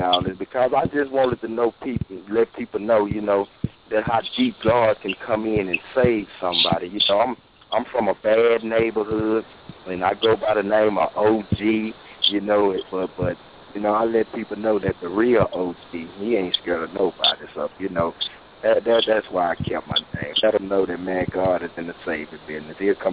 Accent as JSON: {"language": "English", "town": "Joppa", "region": "Texas", "country": "United States", "said": "I'm from Joppa."}